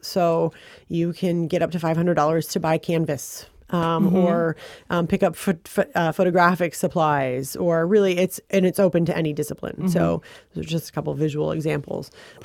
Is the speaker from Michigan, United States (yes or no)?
yes; Flint, Michigan, United States; born there; I was born in Flint, and which is just about 45 minutes from Ann Arbor, and my grandmother was a huge art collector